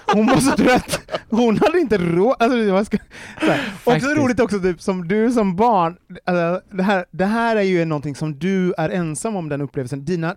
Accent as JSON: {"language": "Swedish", "town": "Gothenburg", "region": "Västra Götaland County", "country": "Sweden", "tie": "born or raised there", "said": "gick ifrån Hjällbo, jag är uppvuxen i orten i Göteborg"}